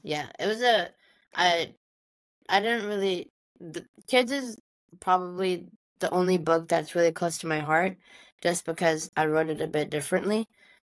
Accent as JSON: {"language": "English", "country": "Pakistan", "said": "I'm from Pakistan, which is just below Afghanistan."}